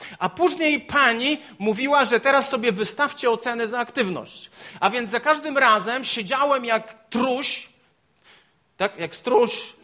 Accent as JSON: {"language": "Polish", "town": "Borki Wielkie", "region": "Opole Voivodeship", "country": "Poland", "said": "To był wstyd, że ja pochodzę z Borek Wielkich."}